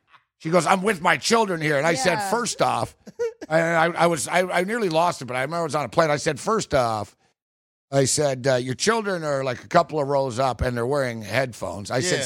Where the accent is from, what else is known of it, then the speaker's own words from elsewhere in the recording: Canada; I'm Canadian.